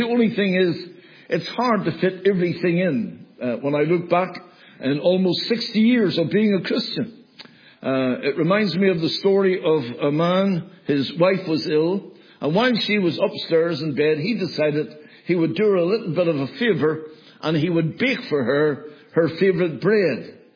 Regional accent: Belfast, Northern Ireland, United Kingdom; born there; I was born on the Donegal Road in Belfast.

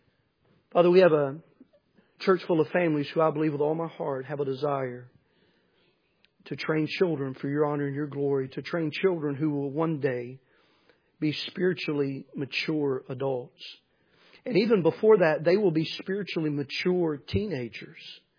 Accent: Manchester, Tennessee, United States; When I was a little boy, when I grew up in Manchester, Tennessee, and until I was about 12 years old, we went to New Union Baptist Church

